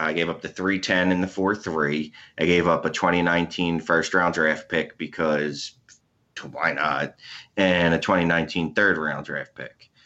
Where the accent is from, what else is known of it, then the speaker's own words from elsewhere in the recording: United States; I'm an American. I have no idea about Europe.